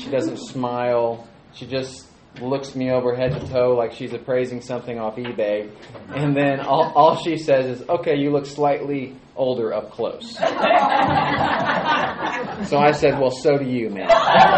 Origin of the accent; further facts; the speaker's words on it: Edmond, Oklahoma, United States; I'm from Edmond, Oklahoma, and I've been the preacher there for 5 years.